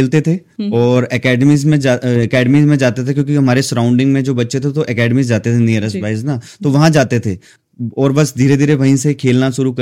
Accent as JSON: {"language": "Hindi", "region": "Himachal Pradesh", "country": "India", "lives_now": "Delhi, India", "said": "मैंने कहा मैं हिमाचल से हूँ।"}